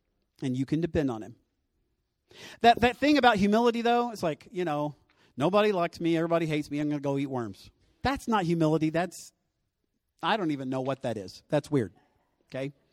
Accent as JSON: {"language": "English", "region": "the South", "country": "United States", "said": "I'm from the South, and we pronounced it differently, okay?"}